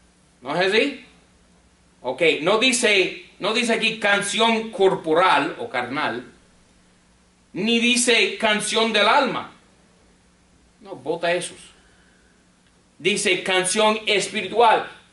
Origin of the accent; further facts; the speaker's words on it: United States; Spanish is a second language; now in Miami, United States; Yo soy un gringo. Yo fui criado en un lugar donde había 3 emisoras de música cristiana.